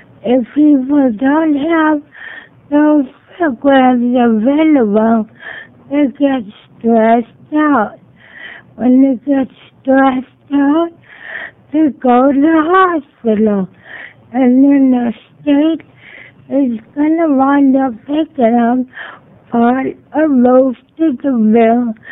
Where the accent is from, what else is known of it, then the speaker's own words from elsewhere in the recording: Oregon, United States; thank you to the committees that came out in the rural areas, like I'm from Central Oregon